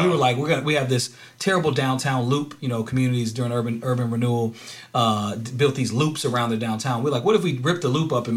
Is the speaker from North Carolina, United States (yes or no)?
yes; Durham, North Carolina, United States; my hometown of Durham is on those lists now. But when I was a kid, it wasn't. It wasn't on those lists. Nobody wanted to be there.